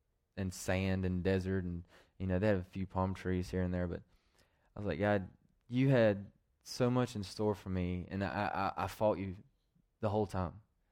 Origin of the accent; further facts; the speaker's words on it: Brown Summit, North Carolina, United States; I grew up not in Brown Summit, but around, you know, the outskirts. You know, we've lived in McLeansville and just outside of Greensboro